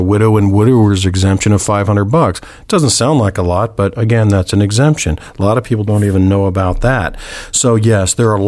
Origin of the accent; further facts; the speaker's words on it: California, United States; And what's neat about the beaches is, I'm from California. The water's much colder there